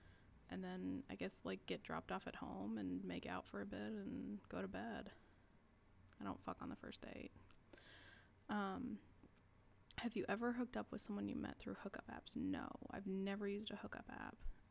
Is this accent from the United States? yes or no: yes; Texas, United States; It's just my comfort food from being a kid growing up in South Texas.